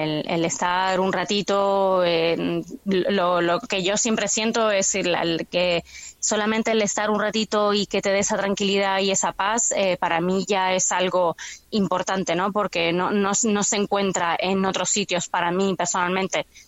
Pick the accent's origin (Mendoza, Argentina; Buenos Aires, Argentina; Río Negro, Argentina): Buenos Aires, Argentina; born there; que es muy devota de la provincia de Buenos Aires, donde yo nací.